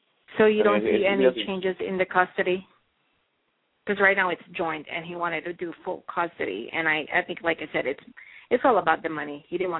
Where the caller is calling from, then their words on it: New Mexico, United States; New Mexico.